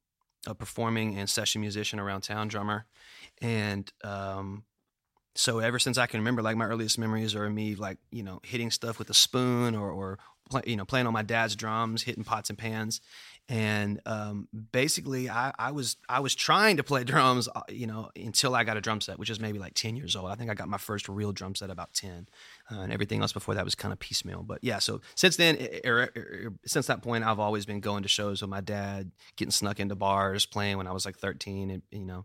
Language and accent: English; Memphis, Tennessee, United States; I am. I was born and raised actually like a block or two away from here. I was born on Nelson, which is right around the corner.